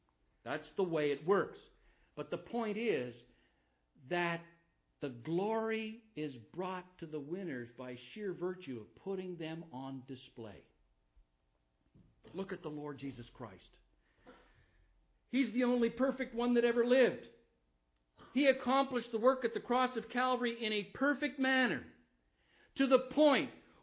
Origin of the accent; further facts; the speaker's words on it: Canada; I'm Canadian, and I'm very proud about my team because they're up 2-0.